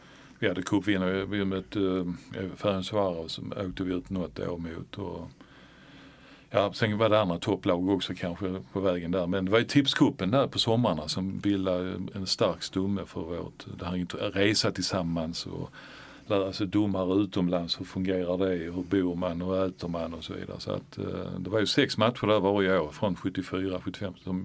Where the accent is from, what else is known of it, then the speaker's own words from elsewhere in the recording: Malmö, Skåne, Sweden; Men vi var ju född på Möllevången ju, så att vi gick in i parken där och med kompisarna så tog vi oss in.